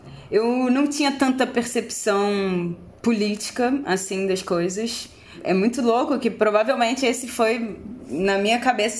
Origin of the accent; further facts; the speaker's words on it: Rio de Janeiro, Brazil; Eu nasci ali em Madureira, mas toda a minha família, minha trajetória é construída no Complexo do Alemão.